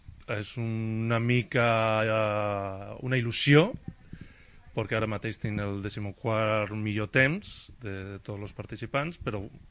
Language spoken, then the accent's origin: Catalan; Bilbao, Basque Country, Spain; jo soc de Bilbao, havia entrenat a Bilbao, havia participat en campionats al País Basc